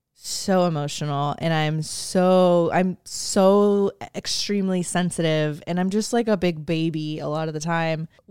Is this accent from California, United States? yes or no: yes; California, United States; I was born on September 8th, 1995, which makes me 28 years old. And baby, I was also born and raised in the Bay Area.